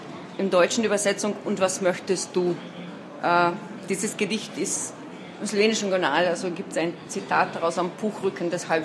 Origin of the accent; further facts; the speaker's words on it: Carinthia, Austria; moved away; als Kärntner slowenische Autorin wahrgenommen zu werden, weil ich ja über 20 Jahre nicht mehr in Kärnten lebe.